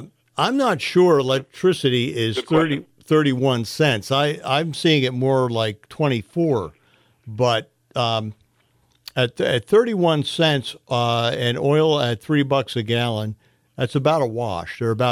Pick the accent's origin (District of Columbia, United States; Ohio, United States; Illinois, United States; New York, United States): Ohio, United States; I grew up in Ohio